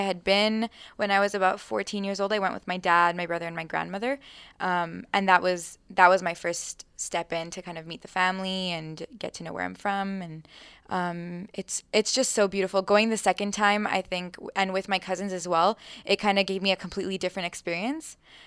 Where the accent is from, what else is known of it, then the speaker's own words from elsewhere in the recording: Lefkada, Ionian Islands, Greece; So I'm from Lefkada in Greece, which is in the northwest of Greece. It's part of the Ionian Sea, one of the seven islands in the Ionian Sea.